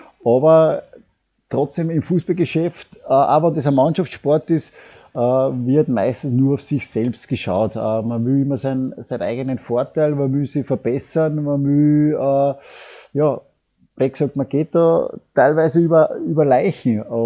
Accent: Austria; für mich ist es ein Wahnsinn, dass bei uns in Österreich der Teamchef Werbung macht für einen Wettanbieter.

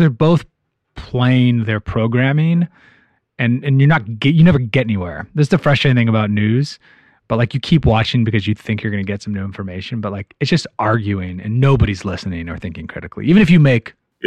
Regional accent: San Francisco, California, United States; Like I'm from San Francisco

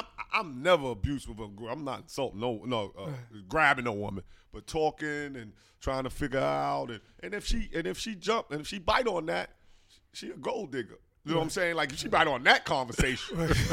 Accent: New Jersey, United States; playing in my hometown, New Jersey, right. 23, 24 years old.

